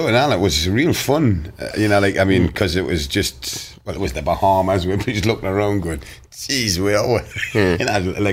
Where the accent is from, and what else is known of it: Newcastle, North East England, United Kingdom